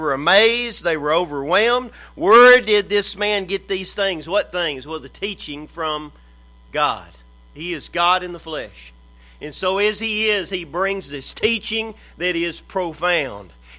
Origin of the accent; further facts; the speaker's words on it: Mineola, Texas, United States; also born or lived in Tyler; I was born in Tyler, Texas, but I'm from Mineola, Texas.